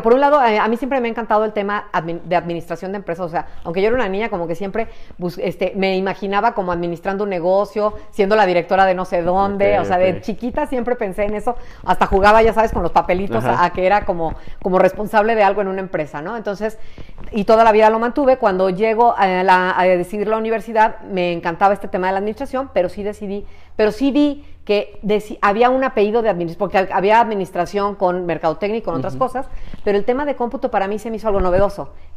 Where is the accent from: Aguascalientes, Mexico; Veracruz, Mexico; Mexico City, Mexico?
Mexico City, Mexico; born there; yo nací en la Ciudad de México, pero todo el mundo le digo que soy chilapatía, porque soy mitad chilanga y mitad tapatía, aunque creo que ya soy más patía que chilanga, porque la verdad tengo ya muchos años viviendo aquí en la Ciudad de México.